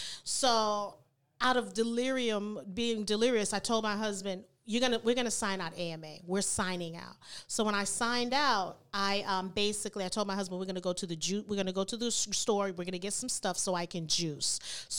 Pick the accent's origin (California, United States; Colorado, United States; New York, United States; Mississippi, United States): New York, United States; I'm arguing with them because New York and I'm from New York and all that kind of stuff.